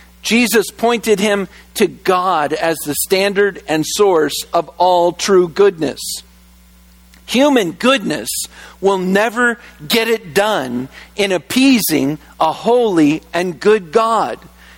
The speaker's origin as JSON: {"language": "English", "region": "Virginia", "country": "United States", "tie": "born or raised there", "said": "If you grew up in church, I grew up in church in Virginia"}